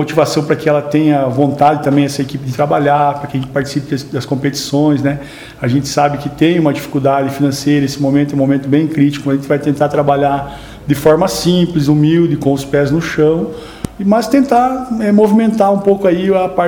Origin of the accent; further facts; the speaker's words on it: Francisco Beltrão, Paraná, Brazil; Posteriormente retornei a Francisco Beltrão, que é a minha cidade natal.